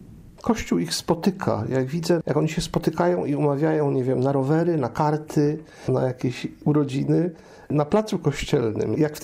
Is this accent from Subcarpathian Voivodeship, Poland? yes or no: no; Pszów, Silesian Voivodeship, Poland; W mojej rodzinnej miejscowości, w Przowie, okolice Rybnika Wodzisławia Śląskiego, Raciborza. W dalszym ciągu małe miasteczko jest Pszów.